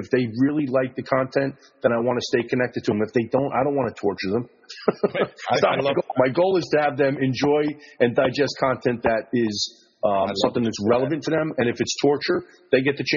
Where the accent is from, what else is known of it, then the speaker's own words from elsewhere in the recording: New York metropolitan area, United States; I don't hear it, obviously, because I'm from the New Jersey, New York metro area, but I get outside of this area, people have a good laugh.